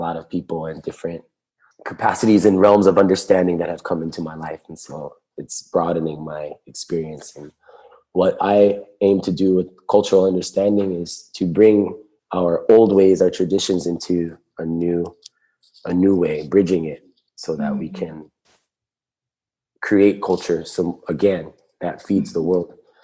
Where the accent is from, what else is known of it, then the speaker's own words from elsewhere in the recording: Molokai, Hawaii, United States; I grew up on Molokai with my grandparents. It's another island, and I have family here on Maui too.